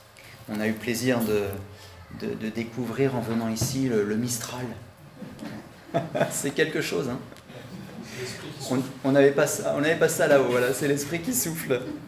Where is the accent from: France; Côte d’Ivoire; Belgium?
France; Île-de-France; now in Nîmes, France; nous n'avons pas toujours été à Nîmes. Ça fait seulement bientôt 2 ans que nous y sommes. Avant cela, nous étions en région parisienne où nous avons grandi.